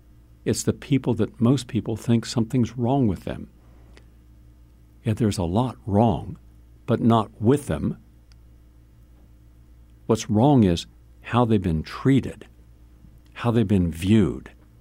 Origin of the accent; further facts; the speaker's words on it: West Virginia, United States; I grew up in West Virginia, hillbilly country.